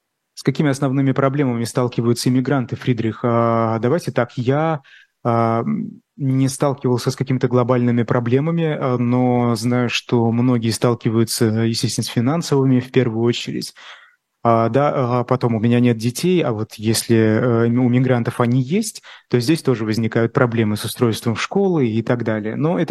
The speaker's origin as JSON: {"language": "Russian", "country": "Russia", "said": "я никогда не скрывал, что я из России, никогда."}